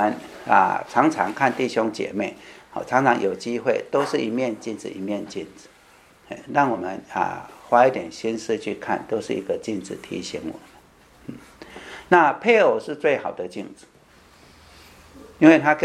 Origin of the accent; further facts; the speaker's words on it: Guangdong, China; 像我们广东人，你给我蛇我就很开心了